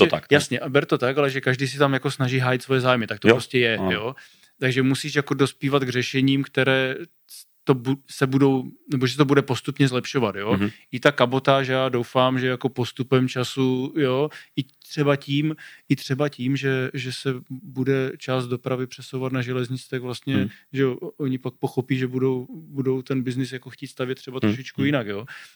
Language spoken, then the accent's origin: Czech; Nové Domky, Moravian-Silesian Region, Czechia; vzhledem k tomu, že já jsem z Nových Domků a jsme někde tak uprostřed